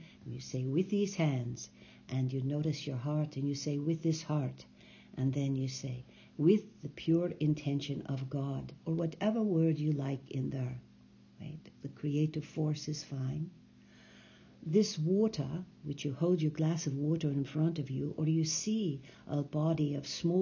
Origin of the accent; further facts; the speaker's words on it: United States; now in New Zealand; I'm from the United States, but I'm currently in New Zealand